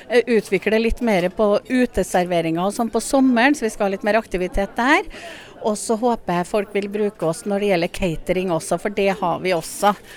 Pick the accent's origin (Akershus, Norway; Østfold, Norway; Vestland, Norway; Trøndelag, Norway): Trøndelag, Norway; Støren; Og det verste av alt at jeg kommer fra Støren.